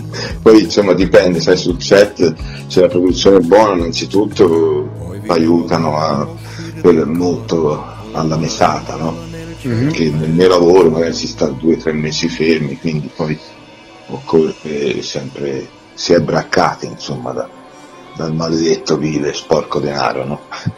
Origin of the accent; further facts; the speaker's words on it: Emilia-Romagna, Italy; accent: Emilian; Però non c'ho l'Emiliano troppo bolognese, vero? Un po' più forte.